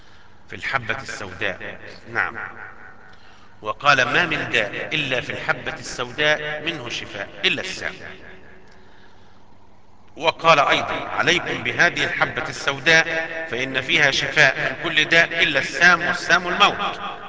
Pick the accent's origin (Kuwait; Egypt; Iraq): Egypt; تعرف في مصر باسم حبة البركة، عندنا في مصر